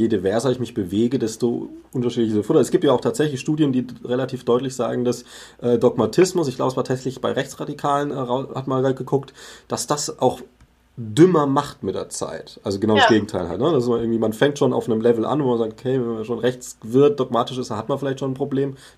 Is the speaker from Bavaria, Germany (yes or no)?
yes; Bavaria, Germany; Ich komme aus Bayern, klar